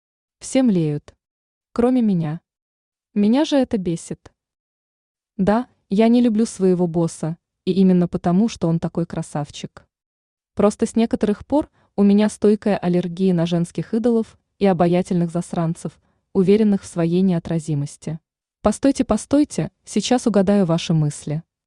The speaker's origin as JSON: {"language": "Russian", "town": "Volgograd", "region": "Volgograd Oblast", "country": "Russia", "tie": "born or raised there", "said": "мисс университет и даже вице-мисс Волгоград, откуда я родом."}